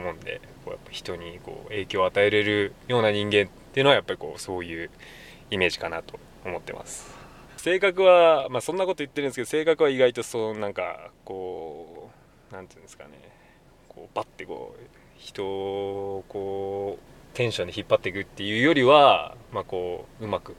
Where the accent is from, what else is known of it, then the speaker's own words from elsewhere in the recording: Yamagata, Japan; はい、山形から来た